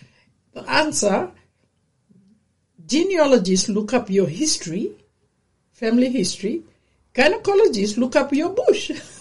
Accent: Vuna, Northern Division, Fiji; In Tawu, like for me, I'm from Vuna, Vuna district, and Gamea Island, we are Tawu and Ngau, people from Ngau, you know, the Lomaiviti.

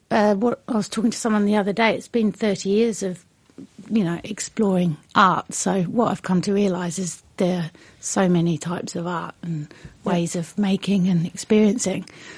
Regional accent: Brighton, South East England, United Kingdom; So originally I come from Brighton.

